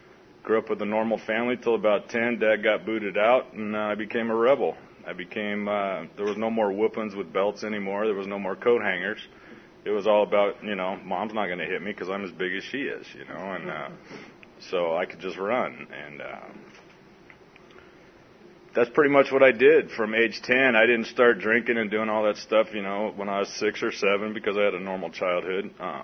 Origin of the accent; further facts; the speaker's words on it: San Diego, California, United States; also born or lived in Hawaii; I was born in Hawaii, but I pretty much lived in East San Diego, went to Horace Mann Junior High.